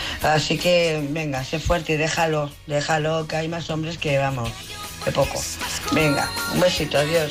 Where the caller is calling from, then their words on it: Barcelona, Catalonia, Spain; de Barcelona.